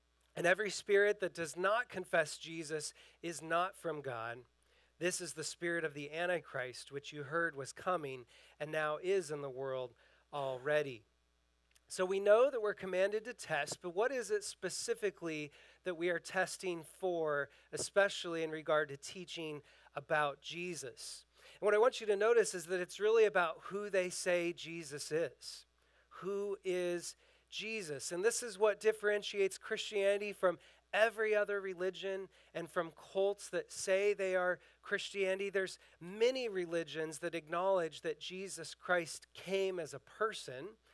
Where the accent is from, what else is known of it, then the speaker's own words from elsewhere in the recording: West Coast, United States; I used to hear about it all the time growing up on the West Coast.